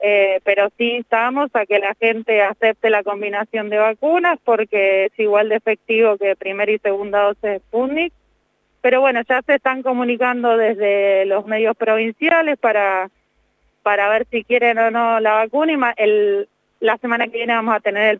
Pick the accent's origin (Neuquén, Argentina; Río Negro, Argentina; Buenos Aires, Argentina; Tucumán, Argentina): Neuquén, Argentina; No es mapuche, pero soy de Neuquén.